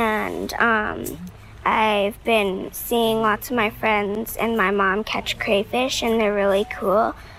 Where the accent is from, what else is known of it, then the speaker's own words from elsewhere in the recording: Chanhassen, Minnesota, United States; I'm 9 years old. I'm from Chanhassen, Minnesota.